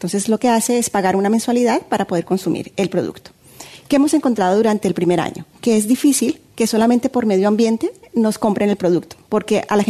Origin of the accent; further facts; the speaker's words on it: Colombia; yo tengo mucha relación con el Caribe porque soy colombiana